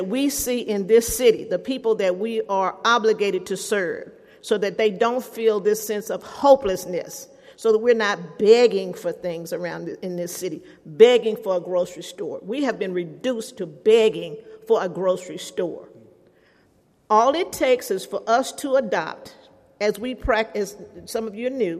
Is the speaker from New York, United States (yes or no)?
no; Texas, United States; and we all know we're from Texas, so we have a little bit of everything.